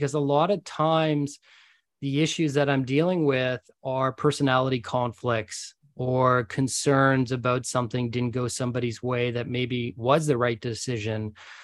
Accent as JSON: {"language": "English", "region": "Nova Scotia", "country": "Canada", "tie": "born or raised there", "said": "Growing up in Nova Scotia in a small town, sport was what kept me out of trouble, kept me busy, and allowed me to travel Canada and a little bit of the world."}